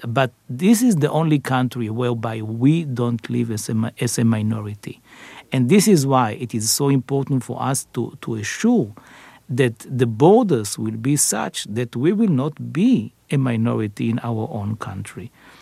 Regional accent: Israel; I was born in Israel. I never left Israel for more than a week or whatever.

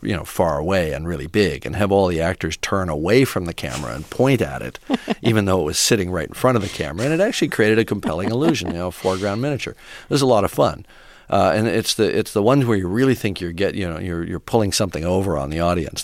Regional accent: Canada; now in United States; I'm Canadian. I can't vote

